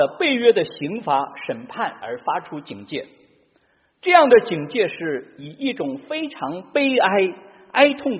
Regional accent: Henan, China; 比如在中国的农村，我的老家河南有着比较典型的丧葬的方式和习俗

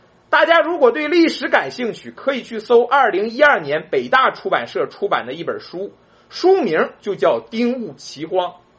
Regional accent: Northeast China, China; 我来自东北，跟绝大多数东北人一样，我们的祖辈是清朝末年闯关东的山东移民与满洲人组成的家庭。

